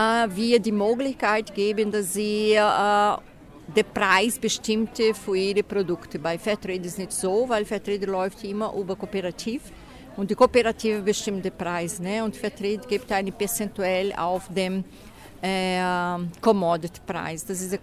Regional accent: Brazil; Und hier verkaufen wir Spezialitätscafés aus meiner Heimatregion in Brasilien.

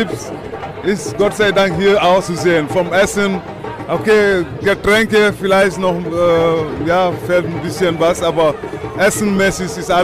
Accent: Casamance, Senegal; German is a second language; now in Germany; Ja, es geht um Frieden in meiner Heimat, da wo seit 32 Jahren Bürgerkrieg herrscht.

